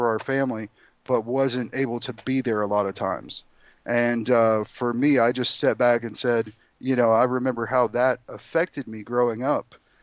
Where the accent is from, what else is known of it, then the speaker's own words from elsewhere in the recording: Alabama, United States; I'm from South Alabama. So like my family, they were farmers, but they were also merchants.